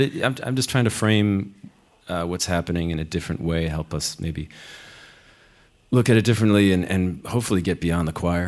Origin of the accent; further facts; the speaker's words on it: Midwest, United States; I grew up in the Midwest, you know, Catholic.